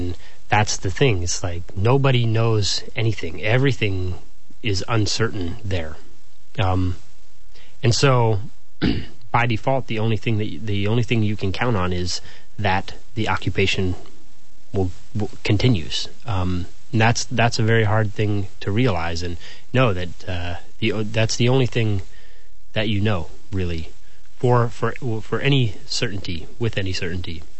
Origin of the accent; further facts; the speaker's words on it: Seattle, Washington, United States; born there; I was born here in Seattle, and I'm very familiar with the city